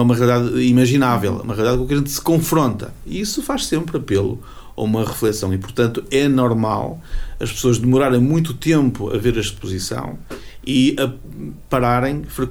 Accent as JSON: {"language": "Portuguese", "country": "Portugal", "said": "prendeu não só a nossa atenção enquanto portugueses"}